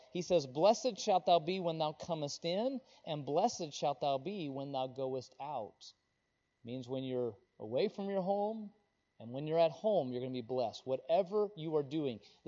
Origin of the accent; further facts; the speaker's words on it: Wichita, Kansas, United States; I lived in a city for a long time. I grew up in Wichita. I lived out in Greenville, got getting bigger and bigger.